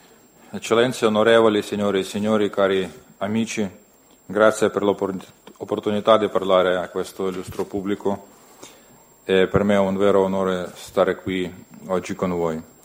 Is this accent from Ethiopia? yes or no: no; Ukraine; Italian is a second language; per bombardamenti che hanno colpito la capitale europea, Kiev, e altre città del mio paese.